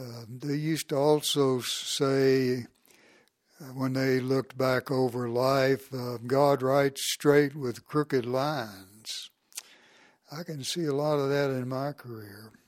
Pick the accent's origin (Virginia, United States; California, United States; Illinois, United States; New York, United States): Virginia, United States; I was born Scots Presbyterian in the Valley of Virginia, and those people, they said, like the Scots before them, and the old country, those people sort of loved gospel and landscape.